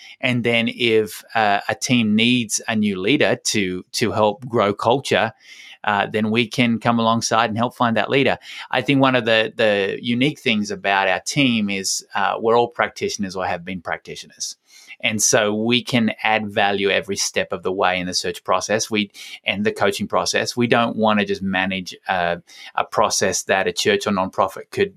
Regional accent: Tasmania, Australia; I'm from Tasmania.

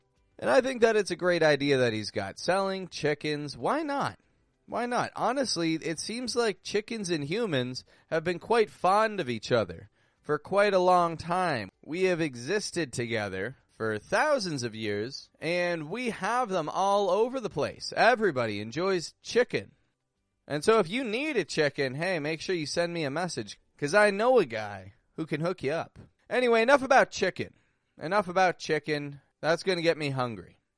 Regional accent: Toronto, Ontario, Canada; also born or lived in Mexico; I'm from Toronto, from Canada. Currently back up in Canada for this fine summer.

